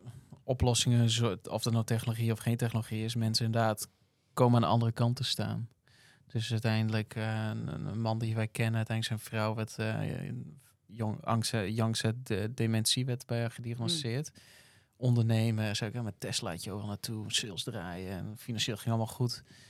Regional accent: Netherlands

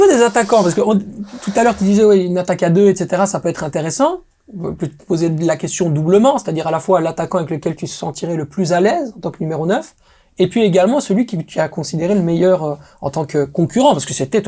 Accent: Italy; French is a second language; Je veux te voir chez nous en Italie.

